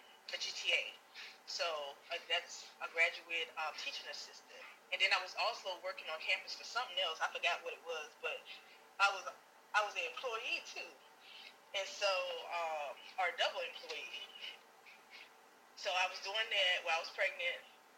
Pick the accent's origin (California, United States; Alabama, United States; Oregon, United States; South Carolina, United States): South Carolina, United States; Sumter; Because keep in mind now, we grew up on Southside Sumter.